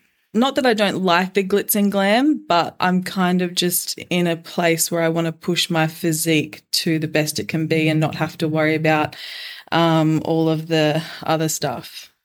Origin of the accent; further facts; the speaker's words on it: Queensland, Australia; I am from Australia, Queensland, Australia.